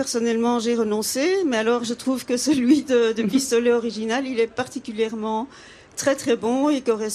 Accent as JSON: {"language": "French", "region": "Brussels", "country": "Belgium", "said": "je suis bruxelloise et fidèle auditrice du dimanche 11h."}